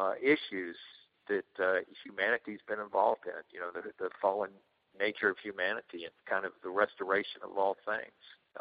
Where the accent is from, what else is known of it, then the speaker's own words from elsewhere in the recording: Cincinnati, Ohio, United States; Well, I grew up in Cincinnati, Ohio. I was raised in a mainline church